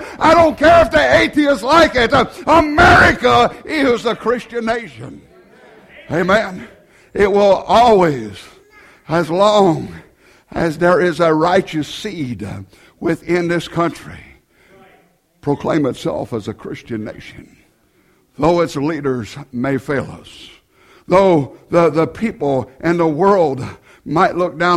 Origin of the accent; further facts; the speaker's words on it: United States; I'm glad, though, that I am still an American. I'm glad that I've been privileged to be born here. I'm glad that I've grown up here